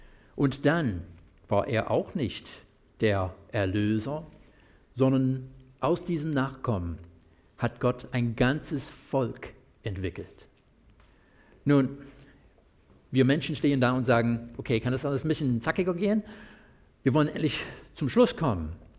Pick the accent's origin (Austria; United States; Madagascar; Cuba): United States; German is a second language; now in Germany; ihr wisst, ich komme aus dem Land der begrenzten Unmöglichkeiten